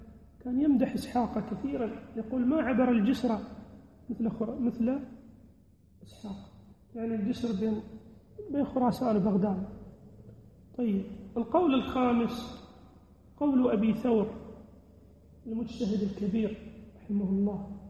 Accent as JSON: {"language": "Arabic", "region": "Upper Egypt", "country": "Egypt", "said": "حتى موجودة في مصر عندنا في الصعيد"}